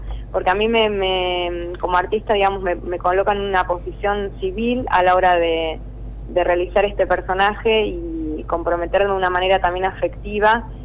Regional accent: Argentina; sino que me compromete a mí como argentina, con lo cual, digamos, hay un plus en ese sentido muy muy intenso

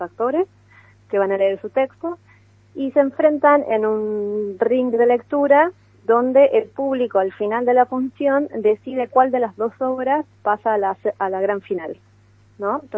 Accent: Chile; now in Argentina; Yo, por ejemplo, me crié en Chile

